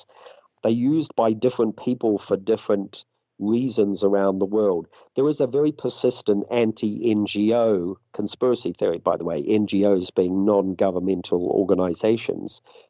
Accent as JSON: {"language": "English", "country": "New Zealand", "said": "And in my home country of New Zealand"}